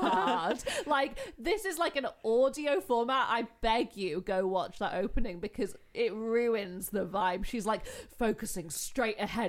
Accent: United Kingdom; I, as a British person, find her eccentric.

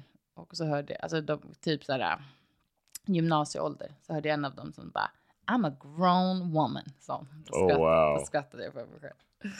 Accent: Sweden; Han är amerikan och jag är svensk.

